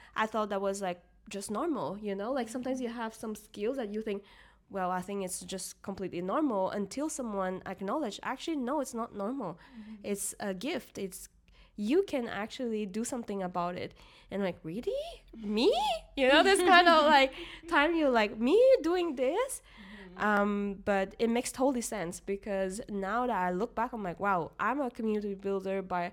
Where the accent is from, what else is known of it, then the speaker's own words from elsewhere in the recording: Montreal, Quebec, Canada; accent: Quebecer; I grew up in Montreal where it's very international.